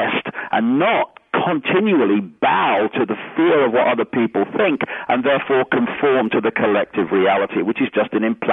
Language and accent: English; Leicester, East Midlands, United Kingdom; compared with … from Leicester, and this is my body, and this is what I look like, and this is who I am, you know.